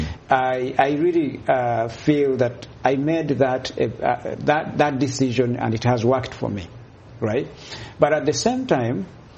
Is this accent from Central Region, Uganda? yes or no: yes; Kavari, Central Region, Uganda; So that is Masaka, Rwabenge, Kavari there.